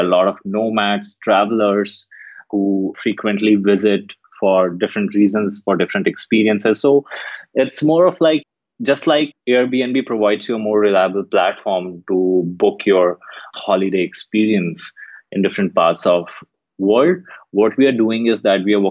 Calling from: Gurgaon, Haryana, India; I'm talking from Gurgaon in India. Yeah, it's 11:40 p.m.

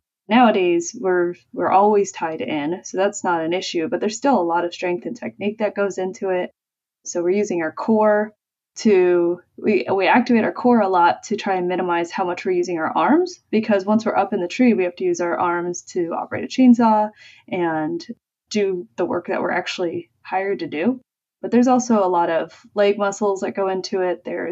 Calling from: United States; Well, I'm speaking from the United States

